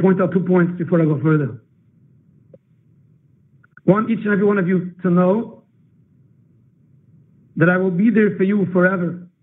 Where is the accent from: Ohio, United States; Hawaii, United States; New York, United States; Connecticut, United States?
New York, United States; Flatbush; I grew up here in Flatbush. I'm not coming from Williamsburg. I'm not coming from Bar Park.